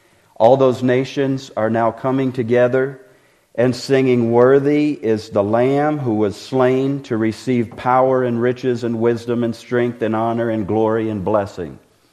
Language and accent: English; Haiti; My parents were missionaries in 1980, and I enjoyed growing up in Haiti as a kid